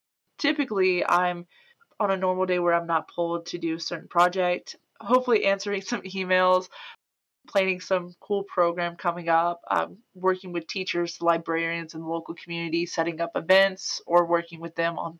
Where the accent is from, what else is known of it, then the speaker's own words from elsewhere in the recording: Texas, United States; So for me, I'm originally from Southeast Texas, so I came from the swamps and stuff.